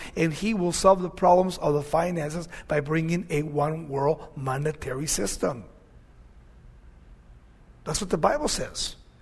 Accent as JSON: {"language": "English", "country": "United States", "said": "As a veteran, as an American, as a father, grandfather, and as a pastor, teacher, I get really, really concerned with the church."}